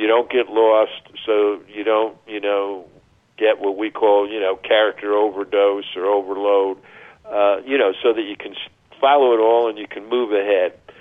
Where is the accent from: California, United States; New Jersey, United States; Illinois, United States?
New Jersey, United States; Elizabeth; also born or lived in Manhattan, New York; I was born in New York in Manhattan, and, you know, probably gene damaged at a young age onto subways, yes. but then moved to Elizabeth, New Jersey. And I think Elizabeth, which is right outside Newark, right south of Newa